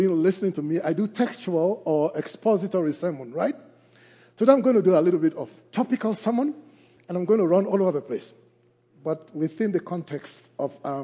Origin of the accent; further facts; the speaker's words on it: Liberia; in case you think you are hearing an accent, nah, I am from the Republic of Liberia in West Africa, where my life was influenced by missionaries.